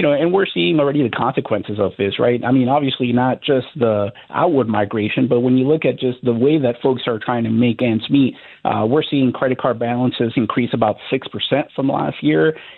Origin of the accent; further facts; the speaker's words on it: Miami, Florida, United States; now in New Orleans, United States; I'm actually originally from Miami, Florida